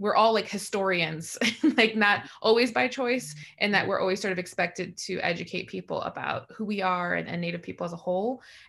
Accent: Tucson, Arizona, United States; also born or lived in Phoenix / New Mexico; I was born in Phoenix, raised mostly in Tucson. I lived throughout New Mexico and Arizona.

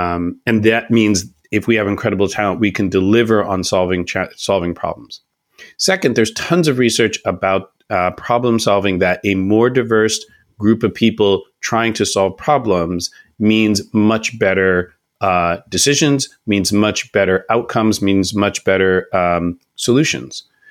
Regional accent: Oakland, California, United States; I'm from Oakland, California. It is diverse in some ways, but for African Americans, it's not.

